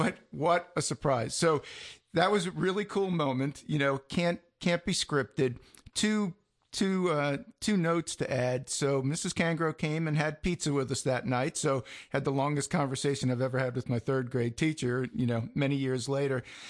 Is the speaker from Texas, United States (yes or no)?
no; Staten Island, New York, United States; So I grew up on Staten Island, right? Southernmost point in New York State, 16 years of Catholic school.